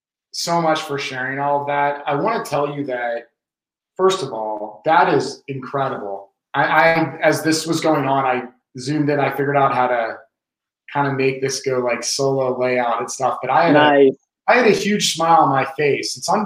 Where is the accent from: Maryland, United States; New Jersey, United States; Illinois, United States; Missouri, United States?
Maryland, United States; Baltimore; now in Austin, United States; I'm based and lived in Austin, Texas now. I'm born and raised in Baltimore.